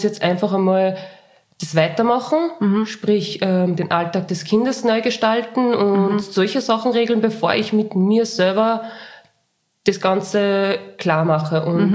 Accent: Linz, Upper Austria, Austria; ich komme aus Linz, bin 30 Jahre alt

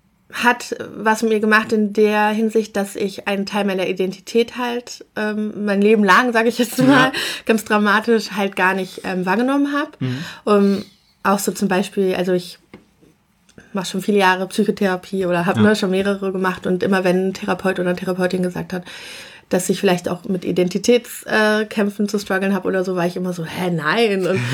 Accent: Bonn, North Rhine-Westphalia, Germany; wir kommen aus Bonn, also in Bonn bin ich geboren und es ist ja eine etwas kleinere Stadt, aber auch immer noch eine Großstadt. Und wir haben in so einem Vorort gewohnt.

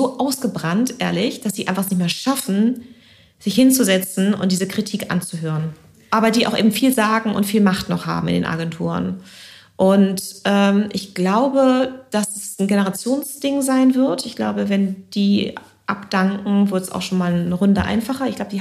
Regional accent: United Kingdom; German is a second language; Aber ich bin ja Britin

